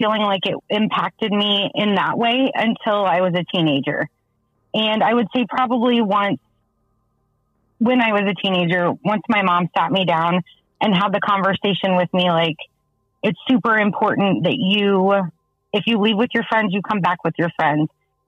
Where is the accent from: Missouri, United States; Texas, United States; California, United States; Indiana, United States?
Indiana, United States; North Webster; I grew up in the North Webster area.